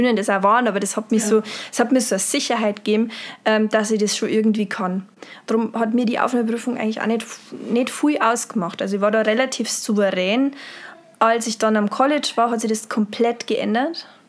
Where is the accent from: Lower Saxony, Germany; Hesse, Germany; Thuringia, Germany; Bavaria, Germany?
Bavaria, Germany; Ja, man hört es wahrscheinlich immer noch. Niederbayern. Niederbayern, Straubing, Landau, Isar, die Gegend. Da komme ich ursprünglich her.